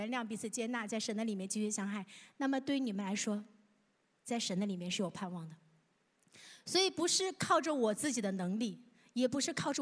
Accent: northern China, China; 我是来自于 北方，冬天是-30-40度的这样一个冰天雪地的地方

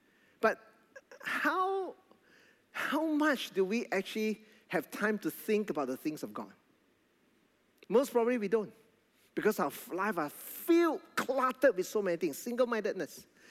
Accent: Alor Setar, Kedah, Malaysia; So right after the sharing, I went to her and I said, thank you so much. I said, I am from Alostar. When I introduced myself from Alostar, she looked at me shocked.

